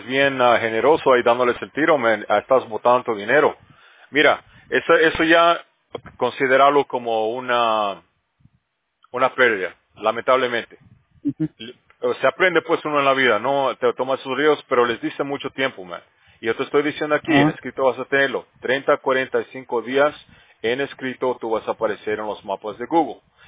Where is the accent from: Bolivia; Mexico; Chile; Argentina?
Bolivia; yo soy de Bolivia, man.